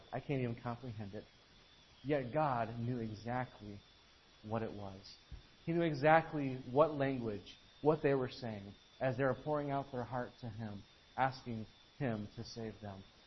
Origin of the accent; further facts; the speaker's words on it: United States; You know, I'm from the United States.